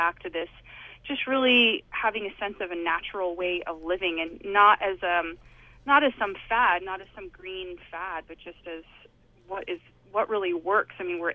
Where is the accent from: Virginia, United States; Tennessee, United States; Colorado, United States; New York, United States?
Colorado, United States; Boulder; now in California, United States; I grew up outside of Denver, Colorado, and then in Boulder.